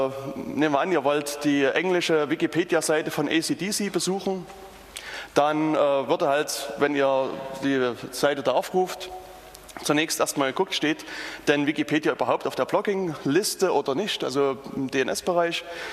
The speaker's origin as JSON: {"language": "German", "town": "Jena", "region": "Thuringia", "country": "Germany", "said": "ich selbst, ich komme aus Jena"}